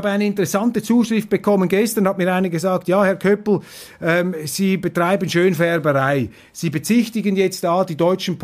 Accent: Switzerland; Großbritannien ist für mich als Schweizer immer auch eine Art verwandte Schwesterrepublik gewesen.

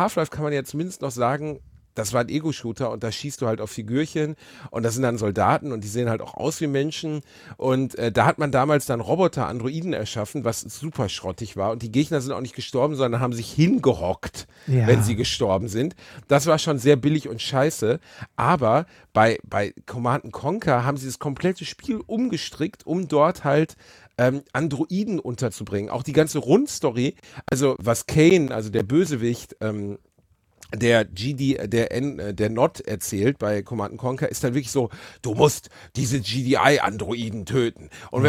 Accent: North Rhine-Westphalia, Germany; Ich bin aus dem Ruhrpott.

